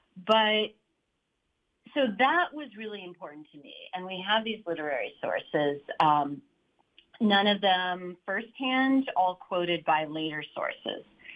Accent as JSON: {"language": "English", "region": "California", "country": "United States", "tie": "born or raised there", "said": "And the other is that my hometown museum, I'm a Californian, my hometown museum was the Getty"}